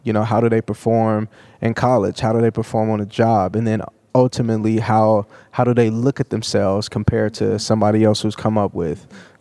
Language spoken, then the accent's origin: English; Chicago, Illinois, United States; I'm from Chicago, and Chicago was very heavily redlined, and I have family members that still live in the areas that were outlined in red.